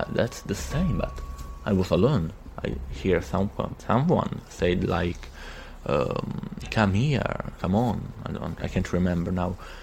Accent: Italy; from Italy.

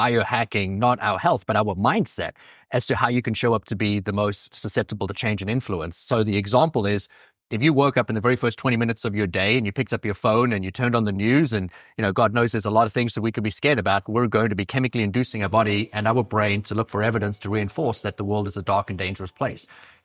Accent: East Coast, United States; It's because I'm from the East Coast and we're obviously in LA.

